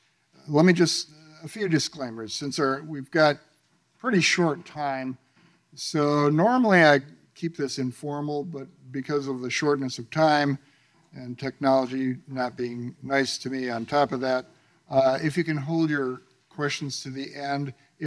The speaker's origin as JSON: {"language": "English", "town": "Grand Rapids", "region": "Michigan", "country": "United States", "tie": "born or raised there", "said": "it happens in my hometown, Grand Rapids, Michigan."}